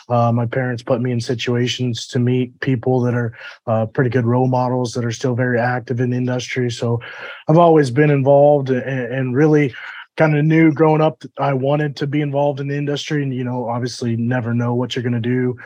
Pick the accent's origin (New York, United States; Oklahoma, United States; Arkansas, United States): Oklahoma, United States; now in Fort Worth, United States; I am originally from Central Oklahoma, but currently reside just west of Fort Worth with my wife and son.